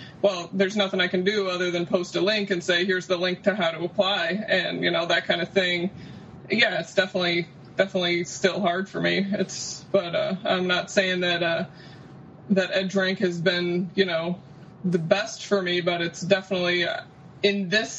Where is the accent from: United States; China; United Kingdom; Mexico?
United States; New York; my hometown recently got flooded, so I'm right in the midst of it here in upstate New York